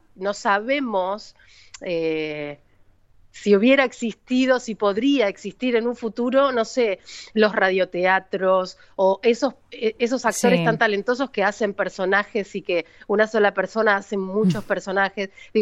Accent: Argentina; no hablamos de extensiones como en Argentina, que tenemos un país enorme

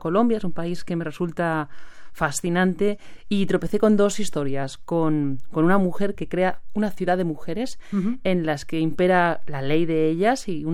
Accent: Spain; yo soy española, pero por supuesto he vivido el conflicto del País Vasco

